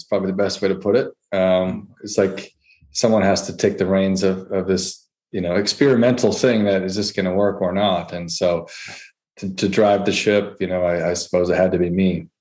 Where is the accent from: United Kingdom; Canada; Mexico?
Canada; growing up in Canada there, if you're a PA, you're in the DGC, the Directors Guild.